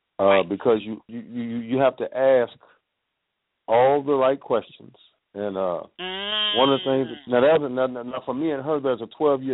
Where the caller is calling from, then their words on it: Tulsa, Oklahoma, United States; I'm calling from Tulsa, Oklahoma.